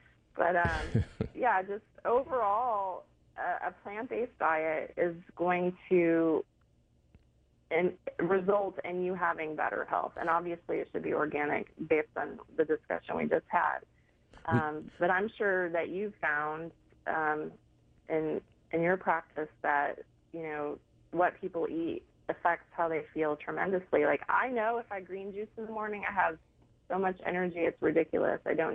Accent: Houston, Texas, United States; also born or lived in Hawaii; now in Fort Worth, United States; I'm a Texas girl. I was born and raised in Houston. I spent many years of my life in Hawaii.

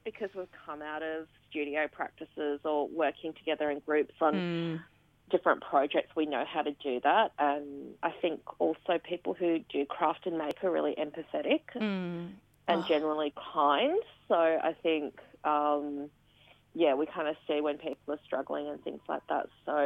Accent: Melbourne, Victoria, Australia; I'm from Melbourne, it doesn't get that humid.

